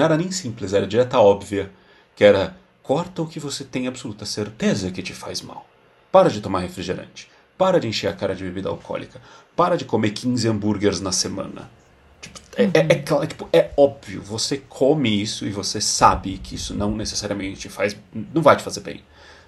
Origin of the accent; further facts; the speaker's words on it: Brazil; moved away; Sabe, eu saí do Brasil comendo.